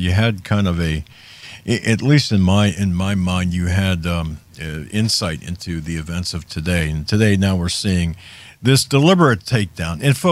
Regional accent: United States; I've had it as an American, as a male, and as a Christian and as an armed man.

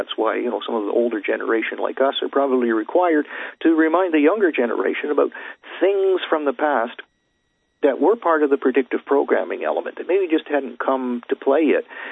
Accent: Canada; from Canada.

